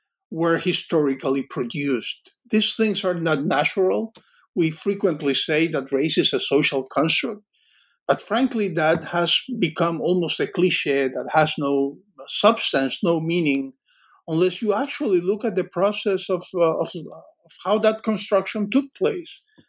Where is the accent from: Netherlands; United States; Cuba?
Cuba; English is a second language; I grew up in Cuba